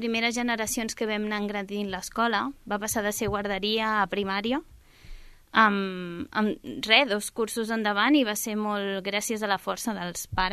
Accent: Sabadell, Catalonia, Spain; born there; Vaig néixer a Sabadell.

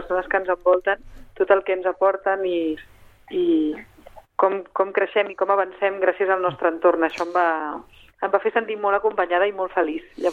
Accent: Vilassar de Mar, Catalonia, Spain; Vilassar de Mar.

